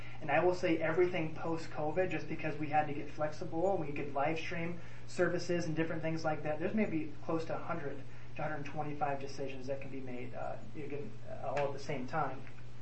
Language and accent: English; Elkhart, Indiana, United States; I went to school at the University of Indianapolis because I'm originally from Elkhart, Indiana.